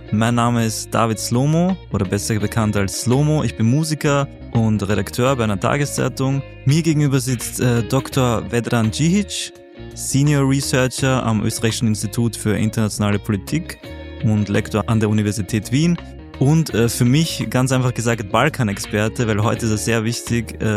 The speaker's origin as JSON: {"language": "German", "town": "Zagreb", "region": "City of Zagreb", "country": "Croatia", "said": "quasi in meinem Herkunftsland, in meiner Herkunftsstadt sogar. Ich bin in Zagreb nämlich geboren."}